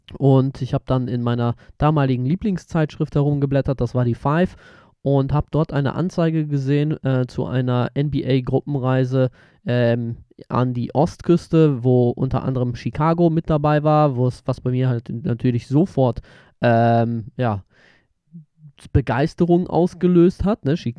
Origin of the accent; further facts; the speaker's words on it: North Rhine-Westphalia, Germany; Ich komme aus der Nähe von Bielefeld, aus einer kleinen Stadt